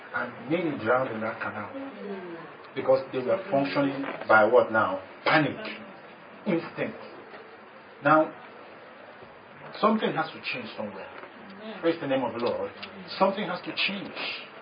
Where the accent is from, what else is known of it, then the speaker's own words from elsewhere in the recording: Nigeria; You know, I came all the way from Nigeria to Kenya, and I'm going to speak